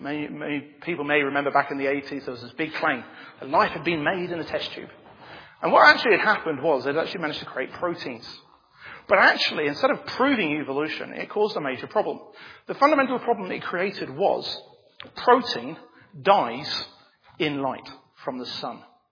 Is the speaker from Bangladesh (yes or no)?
yes; Bangladesh; moved away; I grew up in Bangladesh. And when you grow up in Bangladesh, the one thing you realize is seasons work differently to the ones over here. I had to learn a whole new system of seasons when I came to this country.